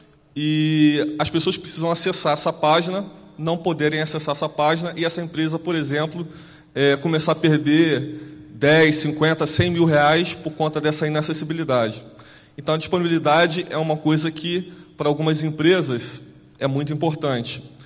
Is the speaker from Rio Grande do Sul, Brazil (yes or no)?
no; Rio de Janeiro, Brazil; sou do Rio